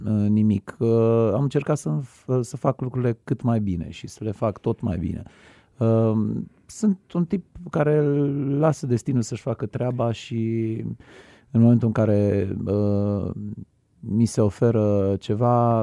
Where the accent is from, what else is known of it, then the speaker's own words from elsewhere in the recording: Timișoara, Timiș County, Romania; mai spun că merg acasă atunci când merg la Timișoara